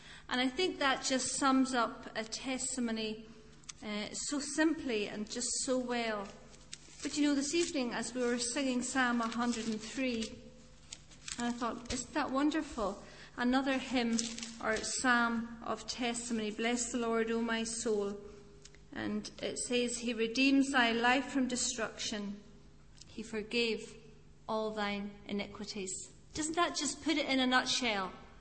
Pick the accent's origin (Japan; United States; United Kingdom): United Kingdom; Inverness, Scotland; I was brought up in the Free Church of Scotland, up in the Highlands outside the town, or it's, I think it's a city now, of Inverness.